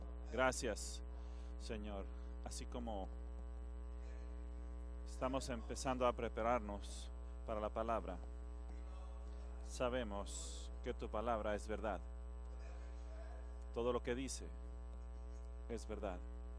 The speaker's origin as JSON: {"language": "Spanish", "region": "Mississippi", "country": "United States", "tie": "born there", "said": "acabamos de regresar de un viaje de Mississippi, que es el lugar donde yo nací. Allí nací yo."}